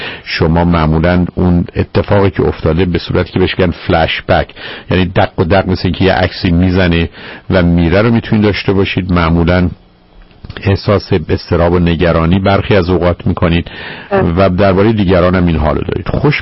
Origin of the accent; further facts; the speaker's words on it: Iran; غالب ما ایرانیام